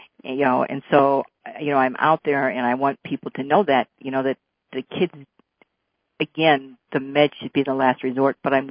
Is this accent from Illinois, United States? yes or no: yes; Chicago, Illinois, United States; Teachers, I came from Chicago.